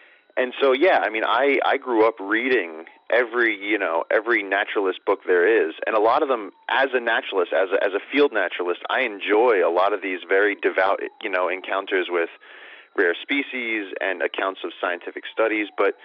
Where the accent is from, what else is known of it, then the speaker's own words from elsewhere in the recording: New York, United States; I'm from New York, and I grew up, going to Ramapo Reservation, which is right across the river in New Jersey.